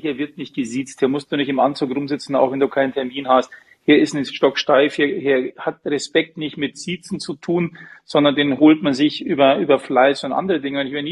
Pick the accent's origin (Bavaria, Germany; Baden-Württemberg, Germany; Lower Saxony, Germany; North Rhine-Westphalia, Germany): Bavaria, Germany; Munich; als Münchner